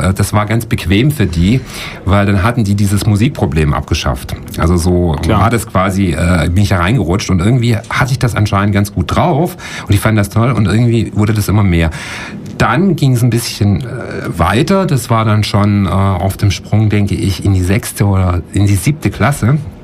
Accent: Friedrichshafen, Baden-Württemberg, Germany; ich bin eigentlich vom Bodensee, also geboren in Friedrichshafen am schönen Bodensee und dort auch aufgewachsen am Bodensee und habe da auch eigentlich bis vor jetzt knapp 10 Jahren eigentlich den Großteil meines Lebens verbracht

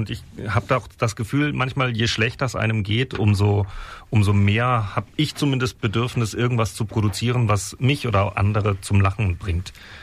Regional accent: Lörrach, Baden-Württemberg, Germany; also born or lived in Schopfheim; Ja, das ist direkt an der Grenze zu Basel.

